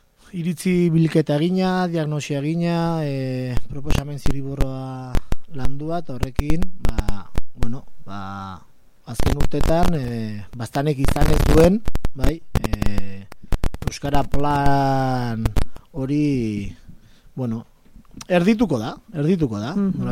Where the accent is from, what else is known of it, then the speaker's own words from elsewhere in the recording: Irun, Basque Country, Spain; ni hain zuzen ere Irundik nator, bai, ez nator oso urrutitik.